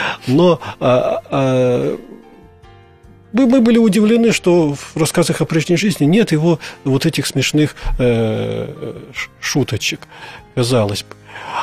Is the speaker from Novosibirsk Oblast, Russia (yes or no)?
yes; Novosibirsk, Novosibirsk Oblast, Russia; Я коренной новосибирец